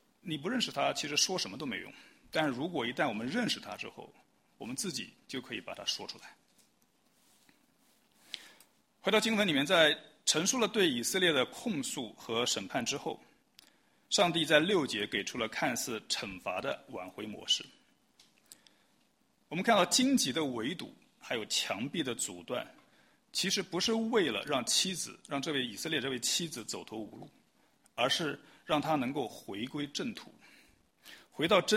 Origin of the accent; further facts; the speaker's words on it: China; 作为中国人，我们可能比较熟悉的去寺庙里面烧香纳贡